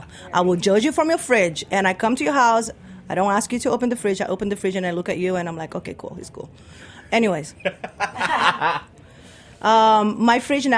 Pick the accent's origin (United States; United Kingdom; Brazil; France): Brazil; moved away; also born or lived in West Indies; my father's from Indonesia. I'm from Brazil. I grew up with both cooking, and then I moved to the West Indies with my mom and my brother